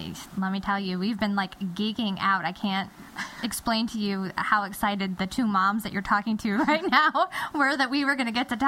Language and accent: English; the South, United States; I know, isn't that ridiculous? I'm from the South.